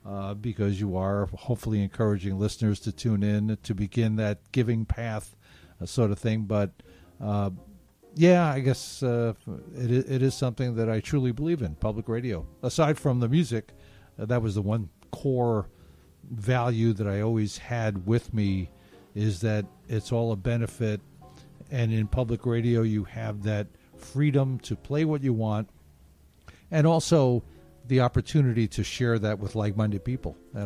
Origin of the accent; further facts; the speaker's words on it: New York, United States; Yes, I am from Long Island, and I started doing a weekly program, volunteering